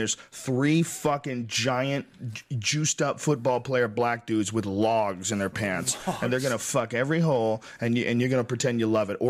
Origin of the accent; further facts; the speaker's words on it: Boston, Massachusetts, United States; I grew up in Boston. I've talked to friends that grew up in L.A.